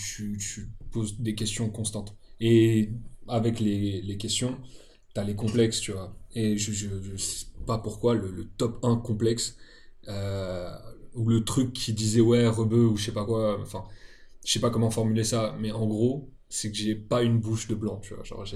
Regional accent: France; souvent on se dit culturellement, quand on va au bled, on est des Français, quand on est en France, on est des Arabes

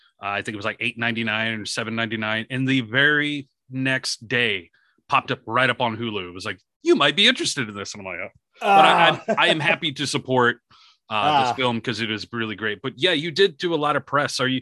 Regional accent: Shreveport, Louisiana, United States; I'm from Shreveport, Louisiana.

